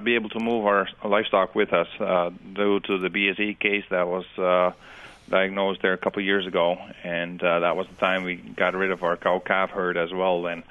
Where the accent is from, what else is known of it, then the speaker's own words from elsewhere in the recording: Alberta, Canada; We would be about 3 hours northeast.